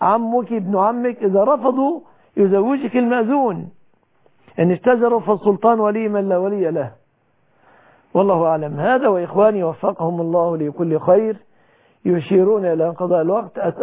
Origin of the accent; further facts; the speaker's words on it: Egypt; بلادنا مصر